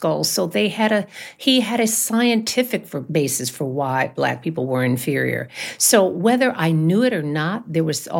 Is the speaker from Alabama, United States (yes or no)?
yes; Alabama, United States; just in my home state, not only did J. Marion Sims come there and do these atrocious things